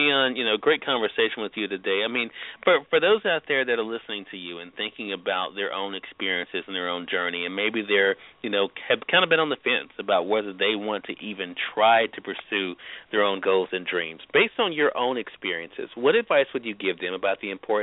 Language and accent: English; Mississippi, United States; through 94.1 FM in my home state of Mississippi